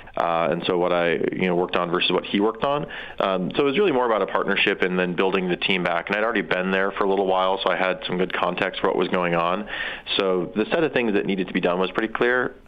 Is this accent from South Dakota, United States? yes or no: yes; South Dakota, United States; I'm from South Dakota mostly.